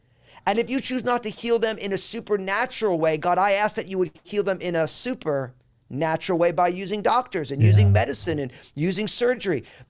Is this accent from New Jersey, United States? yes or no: yes; New Jersey, United States; also born or lived in California; I moved to my home state of New Jersey from California